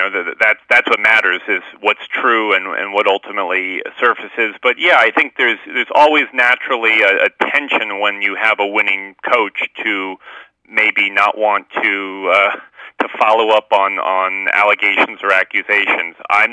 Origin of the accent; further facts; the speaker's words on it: New Mexico, United States; So I've basically spent 10, 11 months just investigating the University of New Mexico. It's my hometown program